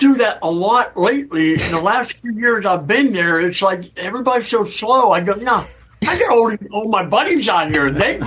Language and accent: English; Pittsburgh, Pennsylvania, United States; Growing up in Pittsburgh, you know, watching the Steelers win all those Super Bowls